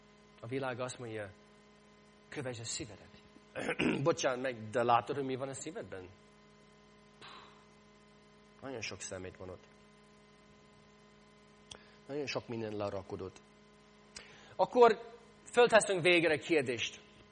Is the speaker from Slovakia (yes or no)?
no; St. Louis, Missouri, United States; Én ebben az állapotban születtem, St. Louisban, Missouri államban. 8 évig minisztráltam egy katolikus, magyar katolikus egyházban, St. Louisban.